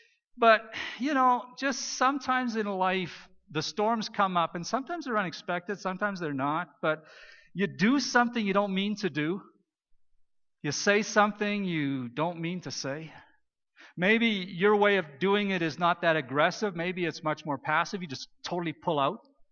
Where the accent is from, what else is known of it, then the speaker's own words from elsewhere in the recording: Saskatchewan, Canada; And I'm a boy from Saskatchewan, right?